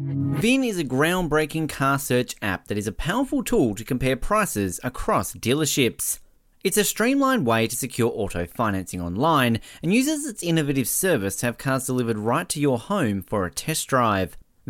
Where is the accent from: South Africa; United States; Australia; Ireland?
Australia; as an Australian living in Victoria